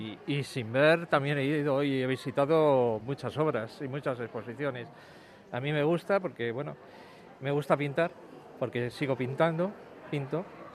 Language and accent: Spanish; Madrid, Community of Madrid, Spain; Sí, somos de aquí de Madrid.